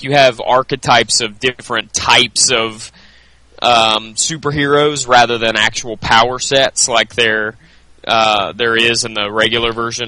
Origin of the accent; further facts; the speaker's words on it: United States; Hey, wait, I'm American.